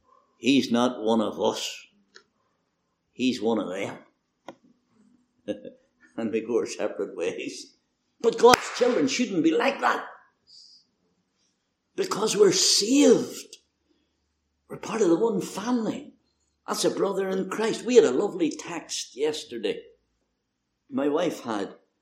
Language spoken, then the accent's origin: English; Belfast, Northern Ireland, United Kingdom; "I come from Belfast."